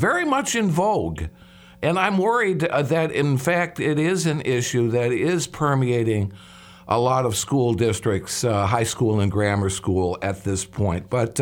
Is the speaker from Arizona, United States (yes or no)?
no; Chicago, Illinois, United States; I come from the Chicago area. I know the area there.